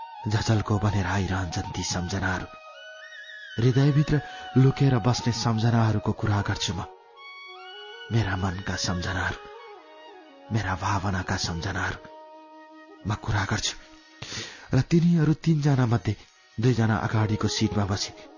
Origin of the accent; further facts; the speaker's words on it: Bhaktapur, Bagmati, Nepal; also born or lived in Panauti; हामी चारजनाको परिवार भक्तपुरमा बस्न थालेको धेरै वर्ष भइसक्यो मेरो बालापन मैले काठमाडौँ खाल्डोभित्रको भक्तपुरमा बिताएको छु